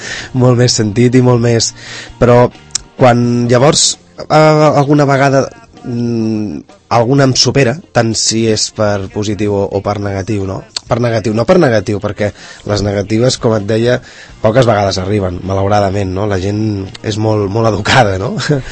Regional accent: Sant Cugat del Vallès, Catalonia, Spain; jo soc d'aquí, soc fill d'aquí

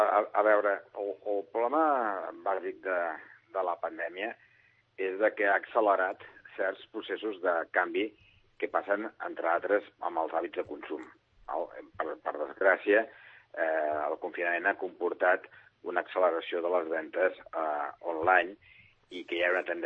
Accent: Sant Cugat del Vallès, Catalonia, Spain; sóc un enamorat de Sant Cugat, sóc dels que crec i reivindico l'orgull santcugatenc, però això potser no és mèrit perquè meus pares i meus avis tots són d'aquí Sant Cugat

